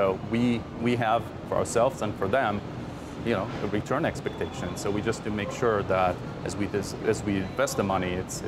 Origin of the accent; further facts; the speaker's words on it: Israel; moved away as an adult; now in United States; I was born and raised in Israel, and like everybody else, I enlisted into the Israeli Air Force.